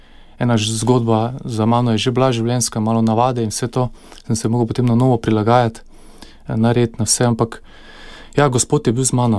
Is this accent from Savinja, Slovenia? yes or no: no; Maribor, Drava, Slovenia; Jaz sem se rodil na Sveti večer pred 40 leti v Mariboru. Bili smo potem na različnih lokacijah po mestu. Osnovno šolo sem tudi v Mariboru obiskal.